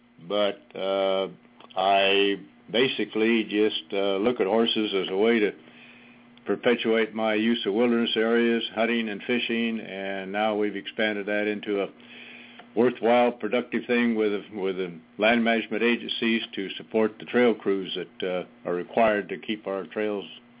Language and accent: English; Redding, California, United States; I grew up in Northern California, here in Redding.